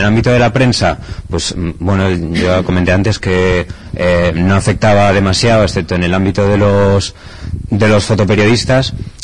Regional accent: Madrid, Community of Madrid, Spain; yo soy de Madrid y me he tirado 10 años mirando en diferentes colectivos

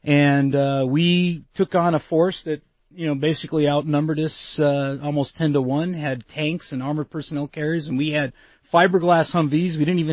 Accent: Pennsylvania, United States; now in Arizona, United States; I was from Pennsylvania, and Penn State was just like the U of A is here to folks that live in southern Arizona.

